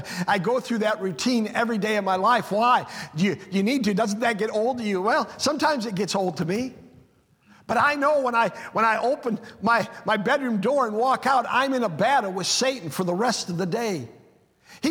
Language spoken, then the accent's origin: English; United States; born there; I was born in America, in a free country, and I was born in a time when I didn't have to go to war.